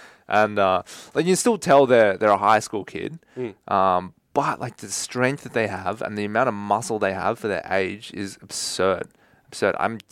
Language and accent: English; New South Wales, Australia; when I grew up in the North Shore is not known for producing like insane athletes, right? In Australia